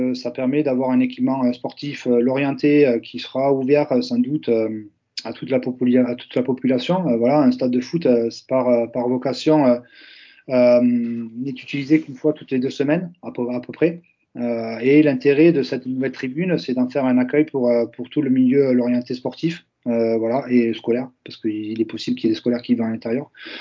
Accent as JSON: {"language": "French", "town": "Toulouse", "region": "Occitanie", "country": "France", "lives_now": "Brittany, France", "said": "moi, en tant que Toulousain, c'est quelque chose que j'ai découvert en arrivant ici."}